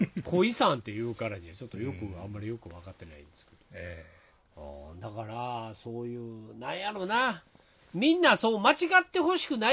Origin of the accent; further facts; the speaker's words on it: Hokuriku, Japan; だからもう僕ら北陸から来た人間にも偏見を持たずに、クソ、